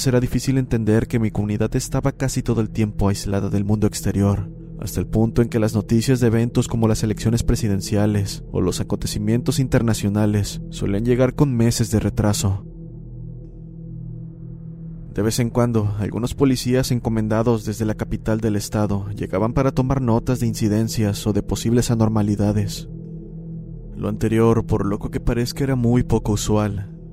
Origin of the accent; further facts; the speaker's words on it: Mexico; Nací en una vieja comunidad rural, un rancho, como le llamamos en mi país, México.